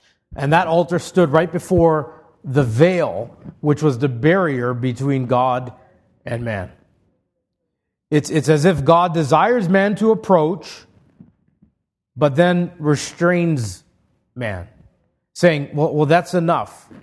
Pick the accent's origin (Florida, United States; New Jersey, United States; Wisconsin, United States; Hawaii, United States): Hawaii, United States; Growing up in Hawaii, my reference for royalty is not England, but the Hawaiian monarchs and the ali'i and their barbarous kapu system.